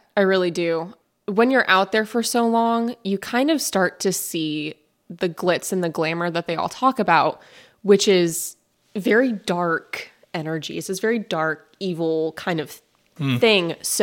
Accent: Findlay, Ohio, United States; also born or lived in Los Angeles; I'm originally from Findlay. I grew up here for most of my life, and then, well, until I was six. And then I moved out to Los Angeles with my mom, and we spent about 10 years out in Los Angeles

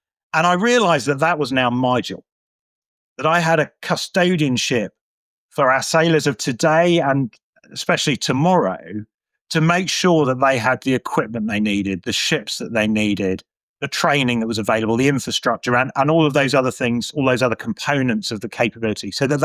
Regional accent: Watford, East of England, United Kingdom; I grew up in Watford, so quite a long way from the sea.

